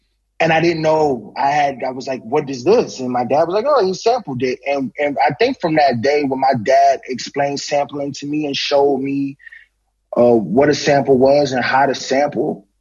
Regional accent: Philadelphia, Pennsylvania, United States; I grew up in Philly.

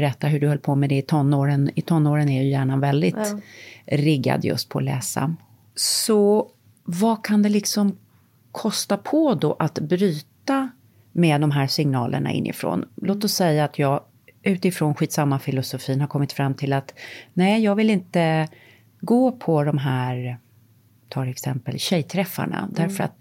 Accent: Sweden; moved away; Jag har bott utomlands halva mitt liv. Och älskar Sverige, naturligtvis. Det är mitt hemland.

